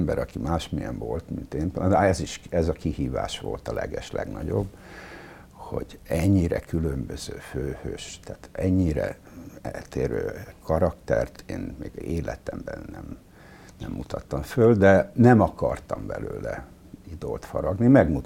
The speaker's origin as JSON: {"language": "Hungarian", "town": "Szeged", "region": "Csongrád-Csanád", "country": "Hungary", "tie": "born or raised there", "also_born_or_lived": "Rákoshegy", "said": "Egyrészt az is fontos, hogy én Szegeden születtem, és ott nőttem föl"}